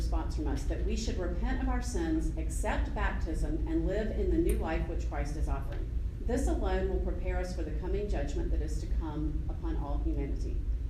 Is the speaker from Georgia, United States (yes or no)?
yes; Atlanta, Georgia, United States; So I am 53, and I grew up here in Atlanta. My mom and grandmother also grew up here, so I'm actually a true native of Atlanta.